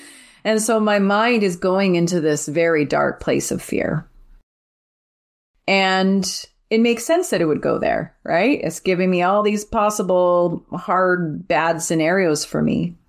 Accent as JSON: {"language": "English", "region": "Alberta", "country": "Canada", "said": "We're from Alberta."}